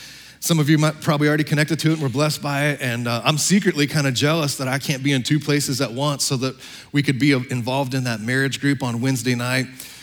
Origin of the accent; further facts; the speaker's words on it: Texas, United States; Don't hold it against me. I'm from Texas, all right? I have an excuse, all right?